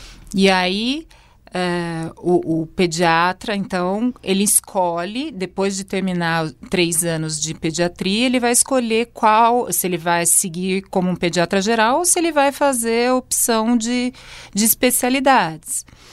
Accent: Americana, São Paulo, Brazil; eu sou do interior de São Paulo, tive que sair de casa para fazer a faculdade.

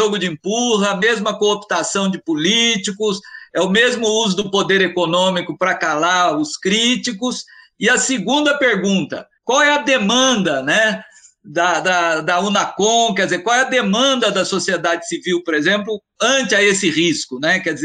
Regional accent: Minas Gerais, Brazil; Eu sou mineiro, mas de outra região.

